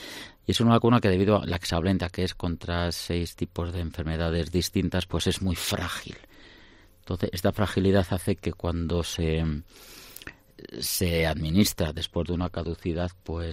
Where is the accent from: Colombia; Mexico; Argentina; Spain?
Spain; Bilbao, Basque Country; Ya es que yo soy de Bilbao